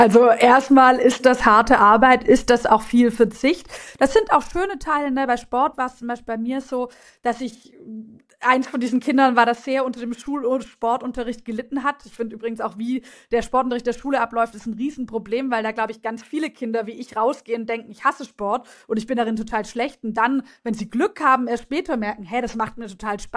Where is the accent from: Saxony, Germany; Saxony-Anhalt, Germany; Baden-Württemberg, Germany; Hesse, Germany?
Baden-Württemberg, Germany; Ich komme ja selbst aus Baden-Württemberg